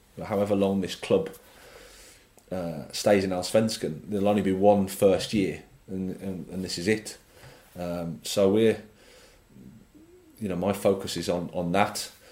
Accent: England, United Kingdom; I'm an Englishman

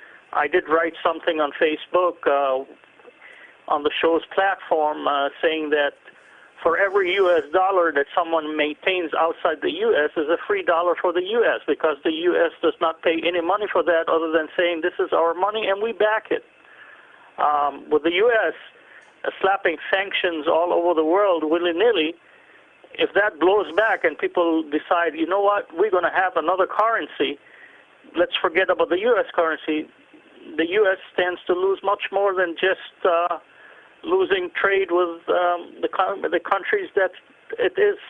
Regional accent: Lebanon; Yeah. I come from the Middle East, so I track those things down.

